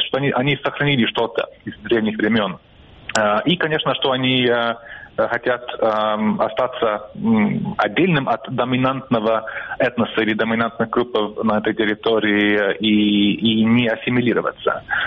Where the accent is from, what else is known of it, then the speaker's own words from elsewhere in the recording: Estonia; Например, я эстонец